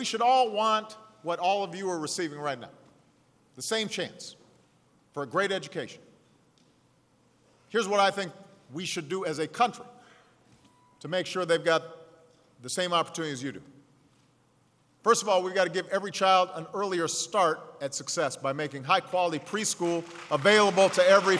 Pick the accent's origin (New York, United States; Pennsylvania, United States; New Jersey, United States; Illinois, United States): Illinois, United States; Chicago; Back in my hometown of Chicago, Mayor Rahm Emanuel's opening up schools like this one.